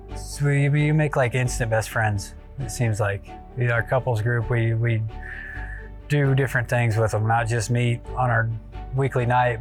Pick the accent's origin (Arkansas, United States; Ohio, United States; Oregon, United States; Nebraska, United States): Nebraska, United States; Grand Island; I was born and raised in Grand Island.